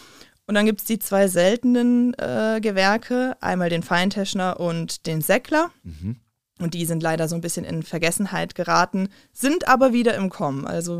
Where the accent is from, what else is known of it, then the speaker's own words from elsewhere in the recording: Langenfeld, North Rhine-Westphalia, Germany; Ja, gebürtig komme ich aus Langenfeld. Das ist in Nordrhein-Westfalen genau auf der Hälfte von Köln und Düsseldorf gelegen. Und ich bin damals eben für die Ausbildung umgezogen.